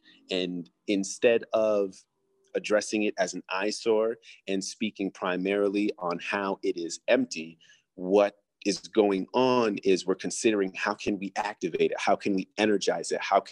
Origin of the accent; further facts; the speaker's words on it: Lansing, Michigan, United States; I'm from Lansing. I'm trained as an artist and a designer, and I am really interested in business and entrepreneurship.